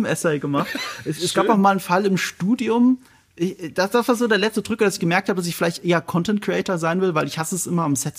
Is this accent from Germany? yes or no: yes; Rhineland-Palatinate, Germany; ich komme aus Rheinland-Pfalz, ich komme aus Deutschland